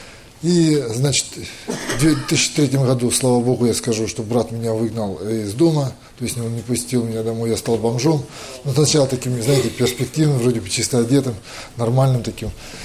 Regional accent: Komi Republic, Russia; Я родом из Республики Коми, Россия.

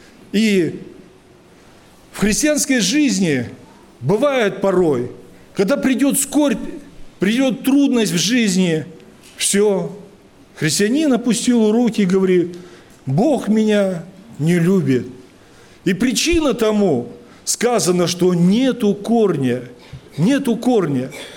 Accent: Altai Krai, Russia; У нас на Алтае, когда я воспитывался на Алтае, были такие гористые местности

